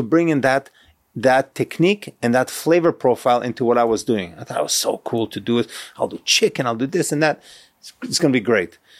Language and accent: English; Israel; So growing up in Israel, and just, you know, it's something that I grew up on eating